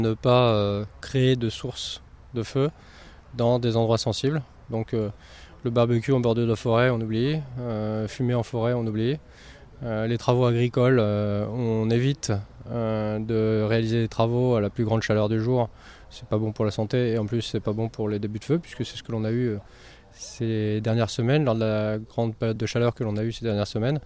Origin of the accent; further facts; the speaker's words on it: North of the Loire, France; puisque je viens du nord de la Loire. J'ai toujours servi au nord de la Loire, dans le Val d'Oise, dans l'Aisne, dans l'Eure, les Yvelines, l'Eure-et-Loire.